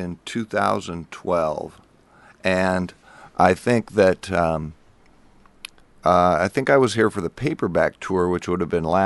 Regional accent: Washington, United States; Yeah, I was born and brought up on, my dad worked construction. And so for the first 6 or 7 years of my life, we just followed the work.

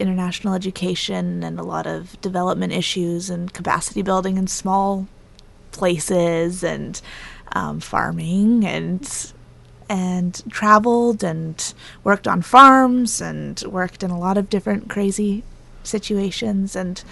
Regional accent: Nova Scotia, Canada; born there; I was born in Nova Scotia, but for all intents and purposes, this is home. I grew up here from a pretty early age

